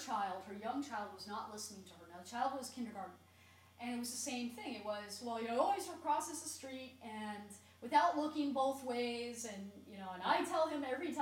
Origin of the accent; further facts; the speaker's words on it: Washington, District of Columbia, United States; I grew up in Washington, D.C.